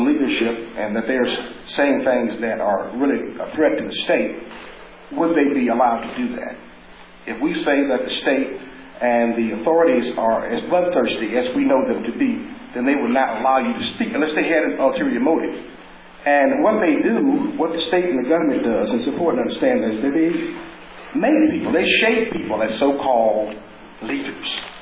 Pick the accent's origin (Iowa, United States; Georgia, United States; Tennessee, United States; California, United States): Tennessee, United States; Chattanooga; as a young person growing up in the South and the coming of the civil rights movement, the sit-ins, especially the youth-based wing of the civil rights movement in 1960. And in my case, I was living in Chattanooga, Tennessee, going to a junior high school.